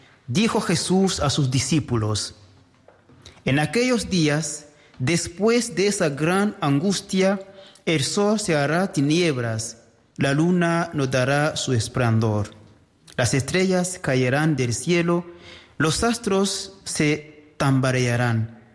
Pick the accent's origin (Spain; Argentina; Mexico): Spain; now in Rwanda; somos españoles de nacimiento, ¿no? Aunque estemos aquí en Ruanda, pero venimos de allá.